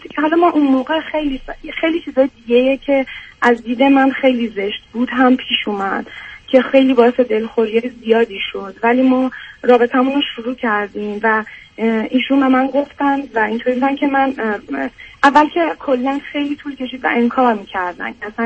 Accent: Iran; moved away; من خودم مثلا یه چیزی بوده 12 سال از ایران مهاجرت کردم

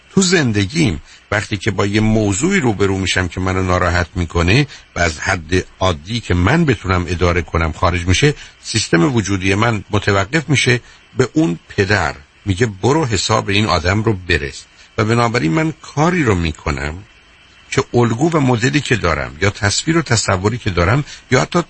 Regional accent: Iran; چرا انگلیسی رو با لهجه حرف میزنی. خب من ایرانیم

